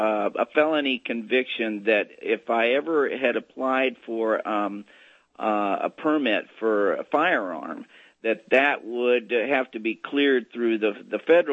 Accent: Texas, United States; Growing up in Texas, my brother did a lot of shooting and things like that.

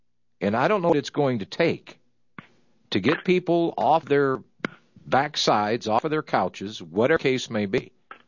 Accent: Pennsylvania, United States; I'm a stump jumper from Pennsylvan

